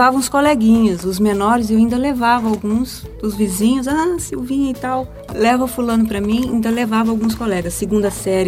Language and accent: Portuguese; Brasília, Federal District, Brazil; born there; nasci em Brasília, sou absolutamente apaixonada por essa cidade